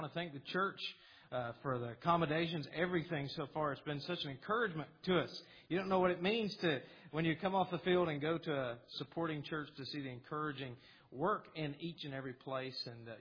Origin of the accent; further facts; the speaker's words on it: Newport, Tennessee, United States; born there; I was born in Newport, Tennessee.